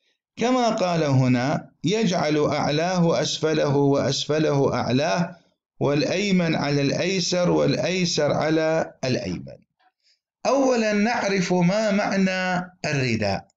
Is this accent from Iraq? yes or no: yes; Baghdad, Baghdad Governorate, Iraq; كانت هناك صلاة استسقاء عندنا في بغداد